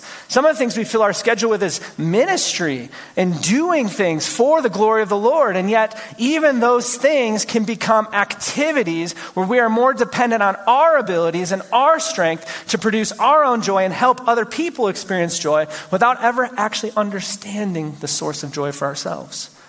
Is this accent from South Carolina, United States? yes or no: no; Michigan, United States; now in Colorado, United States; I grew up in Michigan, so our orchards were way better than out here. Colorado is terrible with apples.